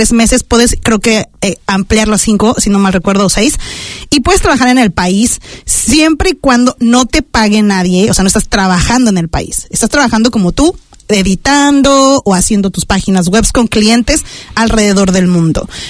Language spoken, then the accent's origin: Spanish; Mexico; now in New Zealand; yo, como mexicana